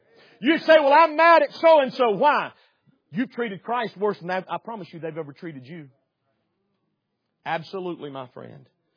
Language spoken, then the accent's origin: English; the South, United States; Amen, preacher. I'm from the South. That's what we say.